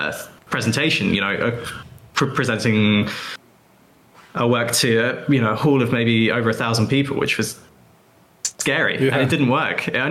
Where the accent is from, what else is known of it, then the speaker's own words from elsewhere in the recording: Plymouth, South West England, United Kingdom; I'm from Plymouth, in the southwest of England.